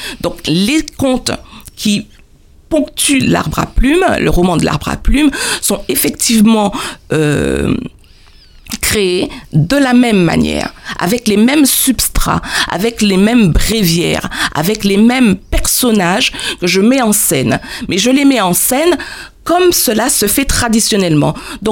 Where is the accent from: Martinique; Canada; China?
Martinique; now in Guadeloupe; Je réside en Guadeloupe, je suis martiniquaise, mais je réside en Guadeloupe depuis bientôt 25 ans.